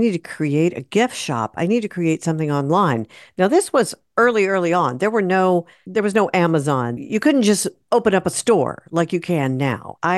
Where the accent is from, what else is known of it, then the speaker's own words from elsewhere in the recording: Houston, Texas, United States; when he found out I was born and raised in Houston and had never been to NASA